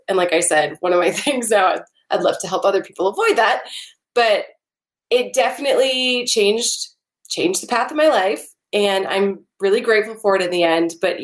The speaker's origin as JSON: {"language": "English", "region": "Midwest", "country": "United States", "tie": "born or raised there", "said": "especially just growing up in the Midwest."}